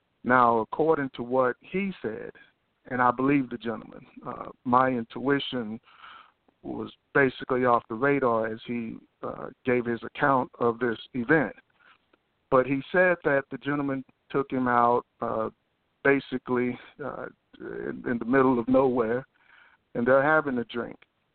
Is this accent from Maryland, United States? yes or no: no; Houston, Texas, United States; I'm from Houston, Texas.